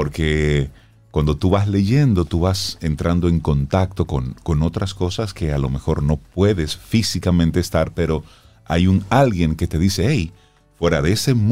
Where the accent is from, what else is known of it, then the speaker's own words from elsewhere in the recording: Salcedo, Hermanas Mirabal, Dominican Republic; Por ejemplo, yo soy de Salcedo y vengo a la capital.